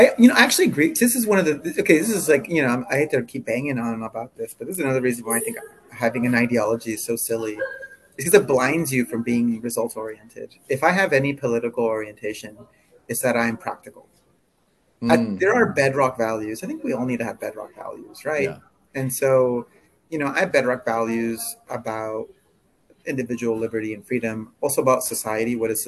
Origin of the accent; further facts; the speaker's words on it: United States; That's not my baseline as an American.